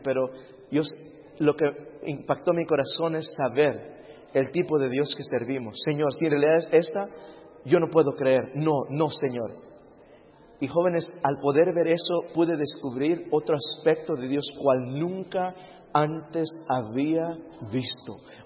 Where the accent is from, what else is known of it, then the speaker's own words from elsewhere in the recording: California, United States; En cierta ocasión me recuerdo estar creciendo en California